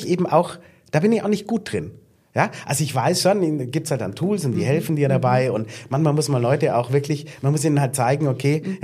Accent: Munich, Bavaria, Germany; Und ich habe damals in München gewohnt, wo ich aufgewachsen bin oder in der Nähe.

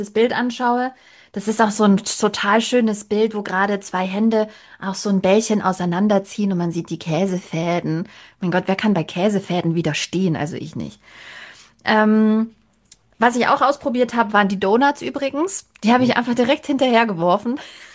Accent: Baden-Württemberg, Germany; also als Schwäbin

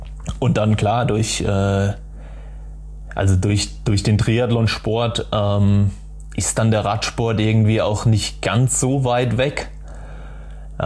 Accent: Darmstadt, Hesse, Germany; Also ich komme aus Darmstadt, das ist ja nur 30 Kilometer weit weg.

